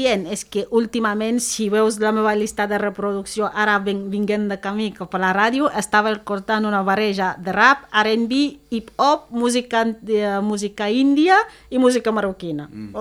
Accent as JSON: {"language": "Catalan", "country": "Cameroon", "second_language": "Catalan", "moved": "yes", "said": "jo sóc de Camerún."}